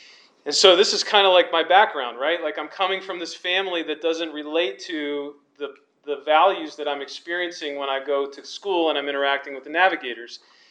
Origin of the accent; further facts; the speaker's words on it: Maryland, United States; So I grew up in Maryland. My dad was a project manager, and he worked for companies that had contracts with the Navy.